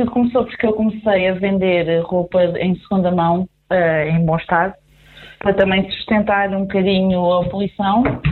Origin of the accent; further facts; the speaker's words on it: Azambuja, Lisbon, Portugal; eu sou mesmo de Azambuja, sou filha da terra